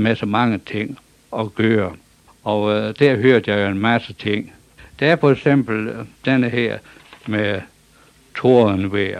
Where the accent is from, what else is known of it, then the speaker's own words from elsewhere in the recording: Hurup, North Denmark Region, Denmark; Jeg stammer her fra Hurup, fra Refs. Og så … dengang. Vi boede i Roskilde.